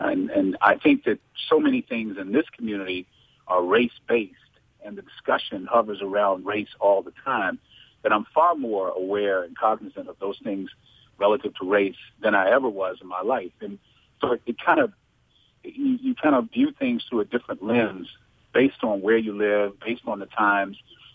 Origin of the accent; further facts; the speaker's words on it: Washington, District of Columbia, United States; I grew up in Washington, D.C., where the majority of people living there, at least when I was growing up and through much of my life, has been African-American.